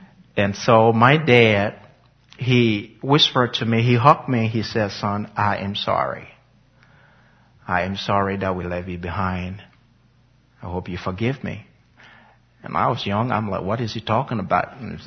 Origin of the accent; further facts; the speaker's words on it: Monrovia, Montserrado, Liberia; born there; And I was born in Monrovia, in a very small community. And I am from a tribe called the Bere tribe. It's spelled K-P-E-L-L.